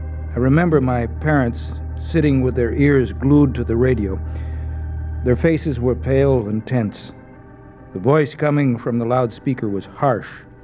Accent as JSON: {"language": "English", "town": "Kansas City", "region": "Missouri", "country": "United States", "tie": "born there", "said": "When I was born in Kansas City, Missouri"}